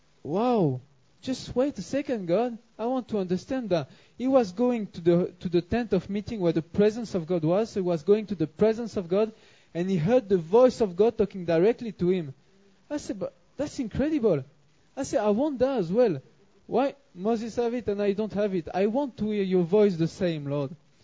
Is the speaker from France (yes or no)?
yes; France; accent: French; English is a second language; Yeah, no, that's my accent. Sorry, I hope you will understand despite my French accent.